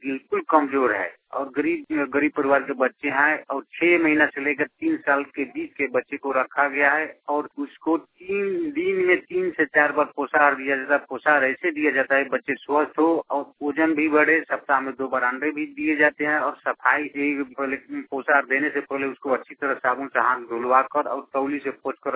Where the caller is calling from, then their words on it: Motihari, Bihar, India; घर परशुरामपुर, थाना तुरगुलिया, जिला पूर्वी चंपारण, मोतिहारी। मैं आइडिया कलम मोतिहारी से बोल रहा हूँ।